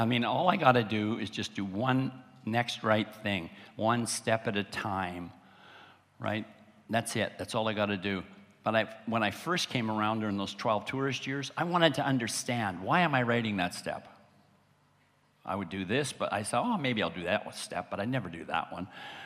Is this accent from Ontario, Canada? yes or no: no; Winnipeg, Manitoba, Canada; now in Vancouver, Canada; I grew up in Winnipeg. I'm living on the West Coast now in Vancouver on the Pacific, but I grew up in Winnipeg, cold, winter.